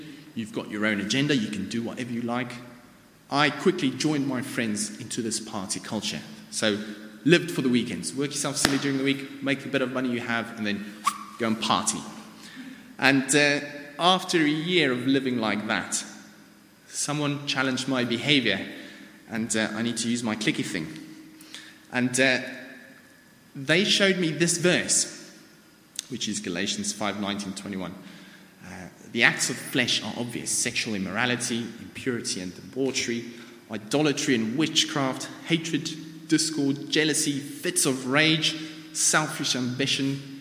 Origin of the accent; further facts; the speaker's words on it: South Africa; now in England; in South Africa, and a Sunday service there had a particular format.